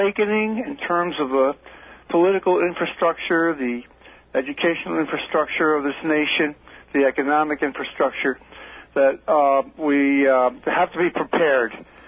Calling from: Manorville, New York, United States; I'm calling from Manorville.

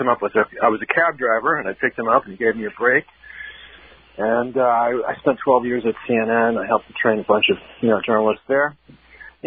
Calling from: Brooklyn, New York, United States; from Brooklyn.

